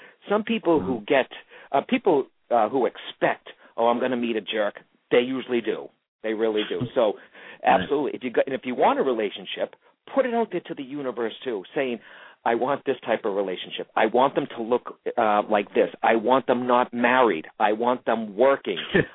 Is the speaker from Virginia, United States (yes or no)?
no; Boston, Massachusetts, United States; But, you know, I am an Irish-Italian Catholic raised in Massachusetts, okay, Boston.